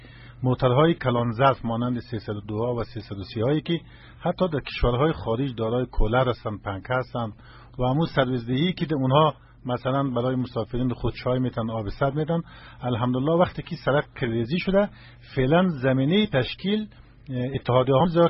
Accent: Afghanistan; ما به عنوان یک افغان

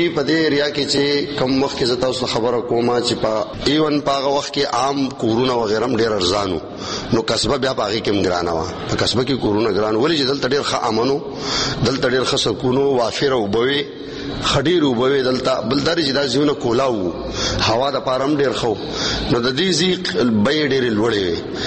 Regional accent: Swat, Khyber Pakhtunkhwa, Pakistan; زه په خپله د سوات یم، او سوات کې خدا محل ډېر ښه امن دی

